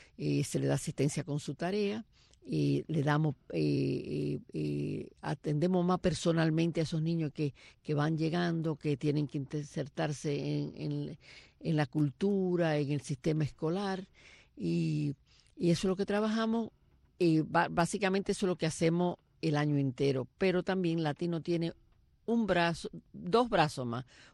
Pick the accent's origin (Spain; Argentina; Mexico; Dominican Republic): Dominican Republic; lo que somos los dominicanos, que nada más no somos merengue y pelota, somos mucho más.